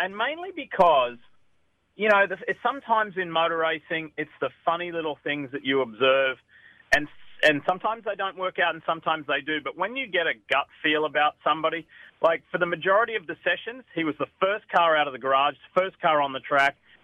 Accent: Queensland, Australia; He met the Premier of the state of Queensland, where he's from, my home state as well.

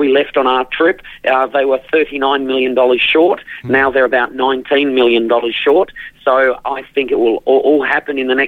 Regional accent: Tasmania, Australia; it's ironic that we're in Strawn, only 130 miles from Mick and my hometown, and we can't get round the corner of Tasmania.

